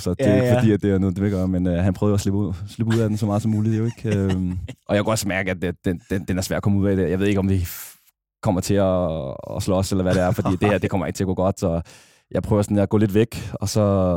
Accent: Brøndby, Capital Region of Denmark, Denmark; nu er jeg vokset op i Brøndby

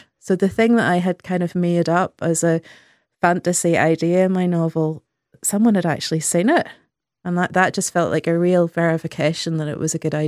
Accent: Northern Ireland, United Kingdom; where I grew up in County Antrim, there were a lot of bachelor farmers.

